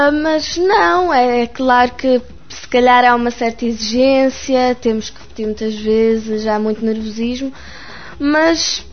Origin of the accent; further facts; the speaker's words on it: Aveiro, Portugal; now in Luxembourg; No norte do país